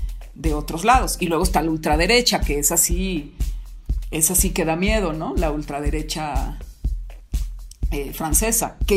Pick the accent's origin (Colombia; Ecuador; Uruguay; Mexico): Mexico; yo me pasé toda mi infancia en México.